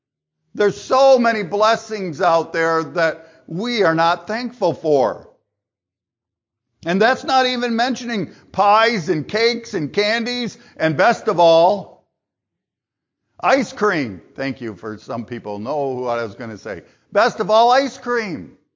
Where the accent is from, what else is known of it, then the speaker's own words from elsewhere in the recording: Michigan, United States; And not just because I'm from Michigan, they are just good blueberries.